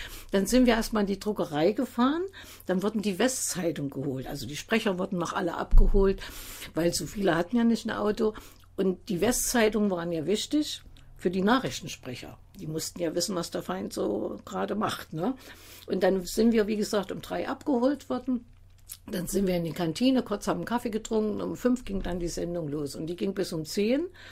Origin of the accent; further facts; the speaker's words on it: Saxony, Germany; accent: Saxon; Ich hatte immer den Komplex, ich denke, ich spreche so sächsisch, da traue ich mich nicht.